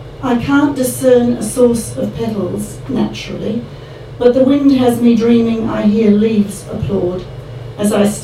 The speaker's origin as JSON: {"language": "English", "country": "Australia", "said": "And for me as an Australian, those seasons and that deep, deep winter were extraordinary"}